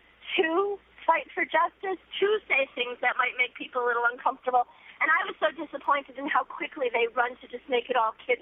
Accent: New York, United States; I grew up in Fufu, Westchester.

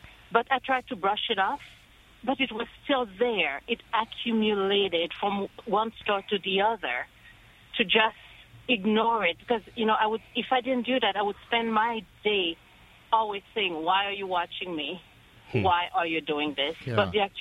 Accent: Canada; Oh, I'm Haitian. I'm black. All and right. I was raised in Canada.

